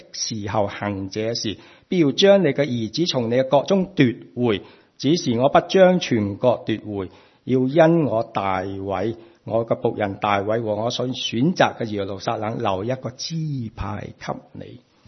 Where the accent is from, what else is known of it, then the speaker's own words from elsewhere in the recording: Hong Kong; 我们香港人，我不知道是广州人都是不是这么说，即是广东人